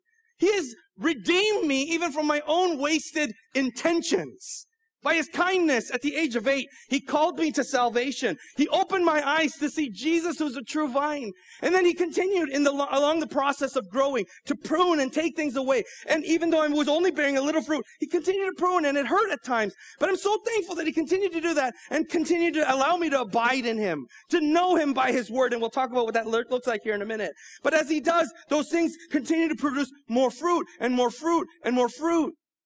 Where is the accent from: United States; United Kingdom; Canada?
Canada; I grew up in Canada.